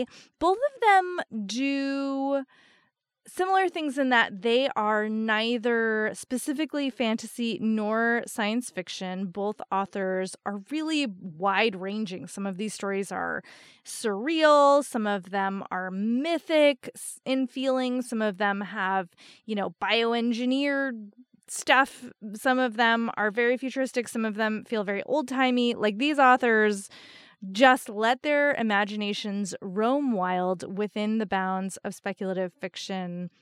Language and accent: English; New Jersey, United States; an urban legend in New Jersey, which I grew up in New Jersey, so this story is near and dear to my heart